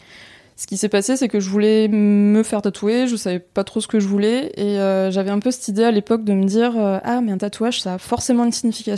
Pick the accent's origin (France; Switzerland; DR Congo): France; Tours, Centre-Val de Loire; je viens de Tours.